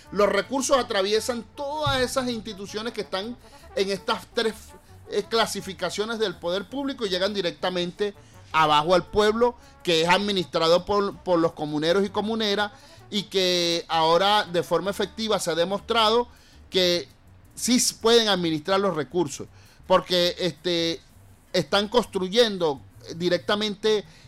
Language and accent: Spanish; Venezuela; nosotros, como somos hijos de Bolívar, somos patriotas